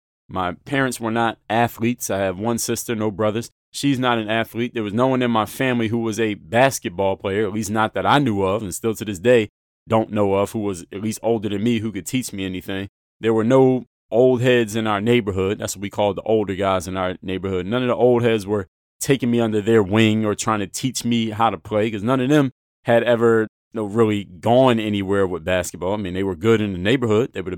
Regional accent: Philadelphia, Pennsylvania, United States; moved away as an adult; That's where I was born and raised. I moved out of Philadelphia at age 24. So born and raised in Philly.

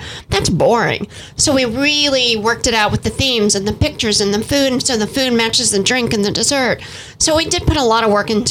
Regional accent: Kentucky, United States; Appalachia, Kentucky.

